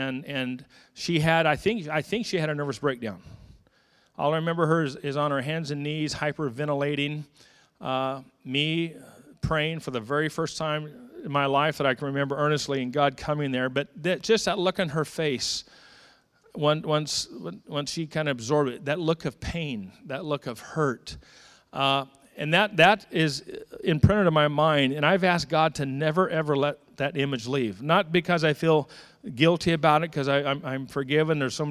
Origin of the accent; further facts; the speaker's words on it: Bakersfield, California, United States; I'm born and raised in Bakersfield, BHS driller.